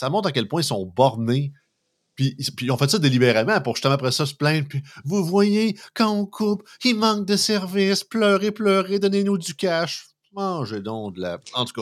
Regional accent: Montmagny, Quebec, Canada; je viens de Montmagny, on est juste 12 000, là.

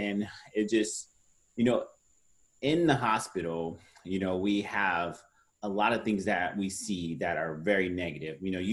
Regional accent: Los Angeles, California, United States; I grew up in the South Central Los Angeles, so it's a pretty rough area of L.A.

